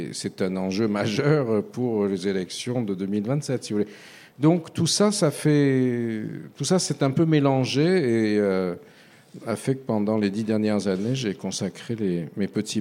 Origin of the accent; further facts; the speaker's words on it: France; born there; je suis né en France, c'est ma langue maternelle est le français